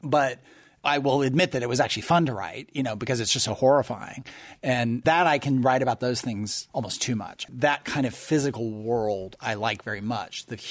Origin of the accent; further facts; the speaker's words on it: Northwest, United States; now in Memphis, United States; And I grew up out in the Northwest. I remember some of the big, big fires